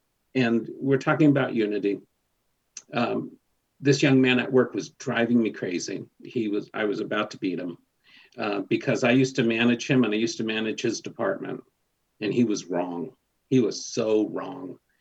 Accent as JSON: {"language": "English", "town": "East Providence", "region": "Rhode Island", "country": "United States", "tie": "born or raised there", "said": "Like I said, I grew up in East Providence, Rhode Island, a little suburb called Riverside."}